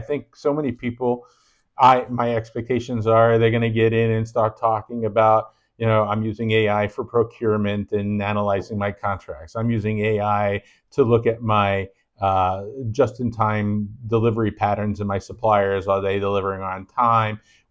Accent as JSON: {"language": "English", "town": "Rosedale", "region": "New York", "country": "United States", "tie": "born or raised there", "said": "We grew up in Rosedale, New York, in the same neighborhood, right? So we're from the old neighborhood, you know, the old neighborhood."}